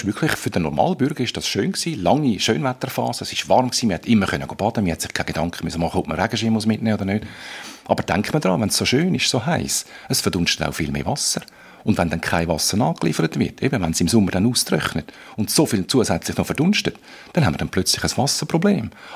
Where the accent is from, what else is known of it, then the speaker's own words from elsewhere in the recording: Switzerland; Das ist bei uns in der Schweiz schon längstens Realität.